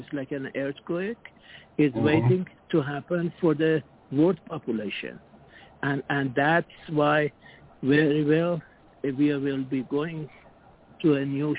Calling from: Singapore; I am calling from Singapore. We are 13 hours ahead of you guys.

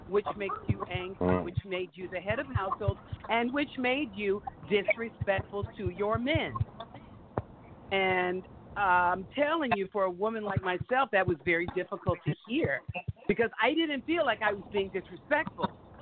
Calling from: Los Angeles, California, United States; calling from Los Angeles.

